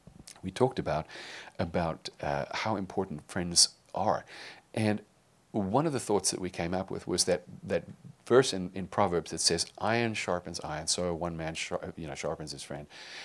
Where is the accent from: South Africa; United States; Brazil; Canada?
South Africa; I was raised in South Africa during the height of apartheid